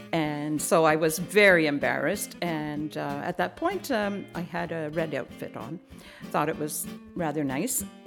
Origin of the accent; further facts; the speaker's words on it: Richmond, Quebec, Canada; I'm from Richmond, Quebec, and I have a story to tell you about Christmas dinner preparation